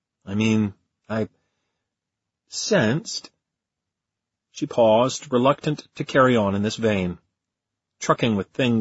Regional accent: Baltimore, Maryland, United States; Growing up in the Baltimore area 20 years later, I rarely encountered people who had seen my grandmother on TV.

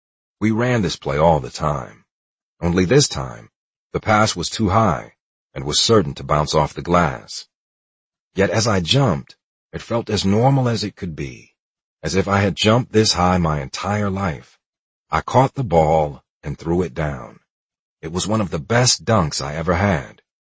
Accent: South Carolina, United States; You see, I could have been like some of those kids I grew up with in South Carolina, who never thought they could make it as a professional athlete.

